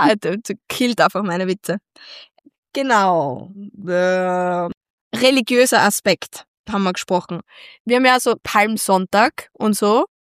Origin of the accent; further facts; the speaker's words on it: Styria, Austria; bei uns in der Steiermark ist das eigentlich wenig